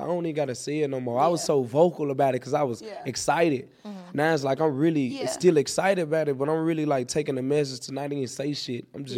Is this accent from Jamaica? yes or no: yes; Jamaica; I'm Jamaican. I'm a yada. Yada. I got a yada blood, you know?